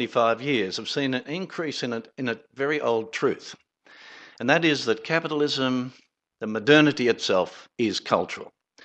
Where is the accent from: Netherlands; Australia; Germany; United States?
Australia; I'm from Australia.